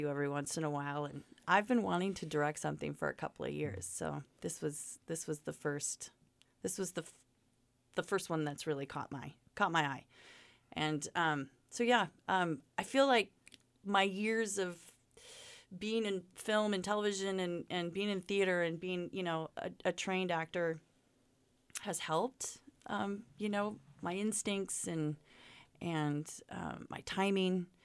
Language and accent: English; Coeur d'Alene, Idaho, United States; I grew up in Coeur d'Alene. Started my theater career when I was 18, I think.